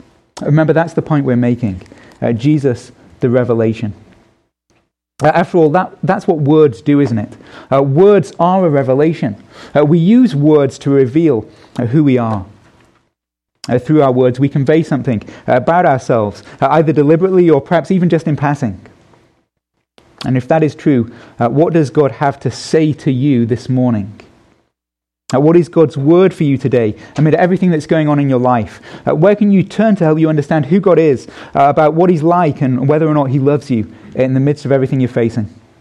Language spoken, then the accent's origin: English; England, United Kingdom; As an Englishman, that's something I try to avoid having anything to do with.